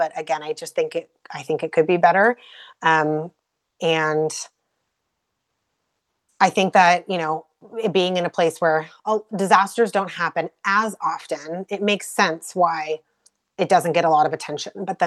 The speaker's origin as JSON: {"language": "English", "town": "Encinitas", "region": "California", "country": "United States", "tie": "born or raised there", "said": "I grew up in San Diego. I grew up in Encinitas, and I remember it raining"}